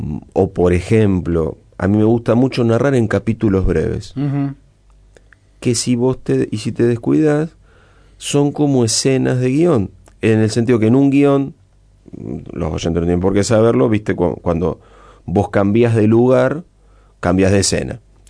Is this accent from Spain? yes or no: no; Castelar, Buenos Aires Province, Argentina; esos marcianos van a tener cosas de Castelar, de mi pueblo.